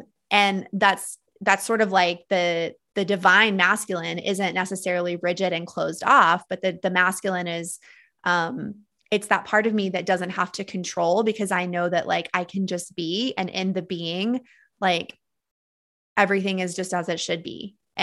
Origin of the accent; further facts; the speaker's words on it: the South, United States; just growing up in the South in the evangelical Christian church